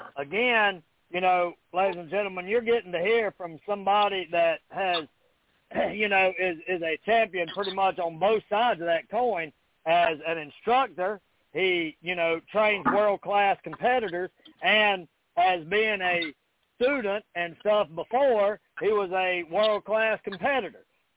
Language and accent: English; Mount Airy, North Carolina, United States; also born or lived in Virginia; So I come up through North Carolina, which is, you know, where I grew up there in Mount Airy, North Carolina, in the Blue Ridge Mountains. And then, you know, later on moved to Virginia right there.